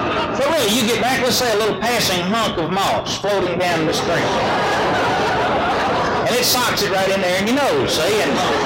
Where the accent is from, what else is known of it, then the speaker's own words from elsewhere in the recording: Jacksonville, Texas, United States; Gordon Renshaw was a ministerial student in the junior college in my hometown in Jacksonville, Texas, a little Baptist college where my father was going to school to prepare for the ministry.